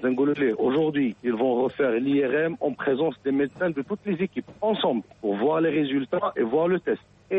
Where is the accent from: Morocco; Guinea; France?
Morocco; En tant que Marocain, moi je suis fier des petits jeunes qui sont là avec leur grinta.